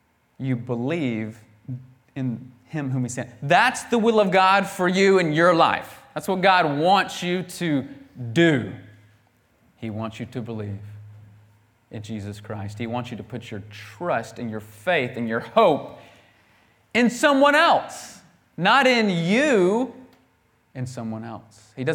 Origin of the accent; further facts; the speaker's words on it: United States; But they just assumed, because we're from the States, we know all these famous people, and they assumed we had lots of money.